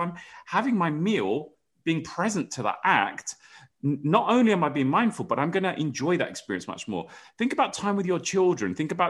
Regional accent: United Kingdom; because most people, we're British, will say, I'm great, I can't complain, I'm fine, thank you.

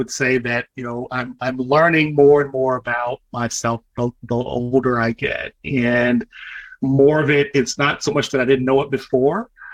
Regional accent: the South, United States; when I think about growing up in the South, and when I think about my family and the ancestors that came before me, and the fact that my parents were sharecroppers and picking cotton as teenagers

